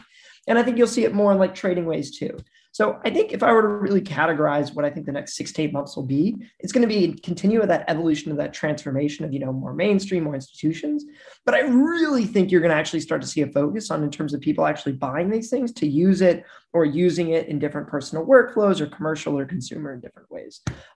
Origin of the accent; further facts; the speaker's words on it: Midwest, United States; but I am from the Midwest, and we are known for our generosity.